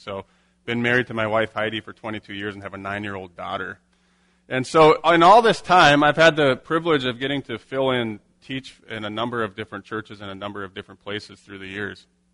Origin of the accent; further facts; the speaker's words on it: Winger, Minnesota, United States; So I grew up in the Winger area.